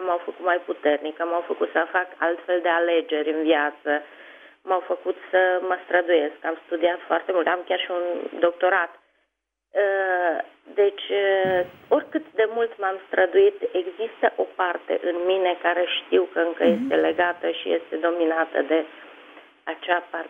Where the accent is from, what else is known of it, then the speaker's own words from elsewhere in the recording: Cluj, Cluj County, Romania; da. Sunt din Cluj, am 56 de ani.